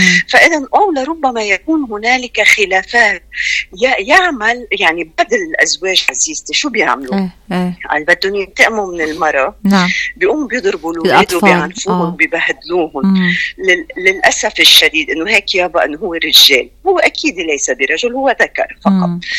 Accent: South Governorate, Lebanon; بدي وجه تحية من القلب، من الضاحية الجنوبية،

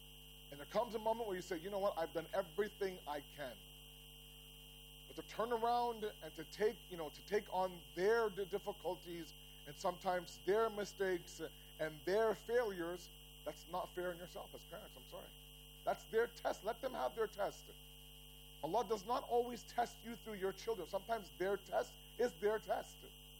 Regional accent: Toronto, Ontario, Canada; and I grew up in Toronto.

